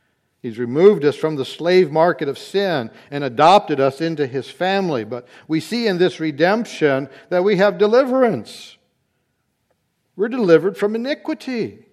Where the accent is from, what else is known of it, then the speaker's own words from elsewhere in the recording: New Bern, North Carolina, United States; but I did some growing up in New Bern, North Carolina, which is the home to Pepsi.